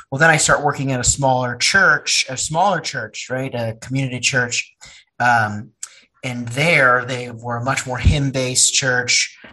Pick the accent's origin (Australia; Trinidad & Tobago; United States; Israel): United States; the West; also born or lived in North Florida; now in Savannah, United States; So I grew up in the West. And, you know, out West, I would say it is not something that I have seen as prevalent as down here in the South. Now I'm in Savannah, Georgia.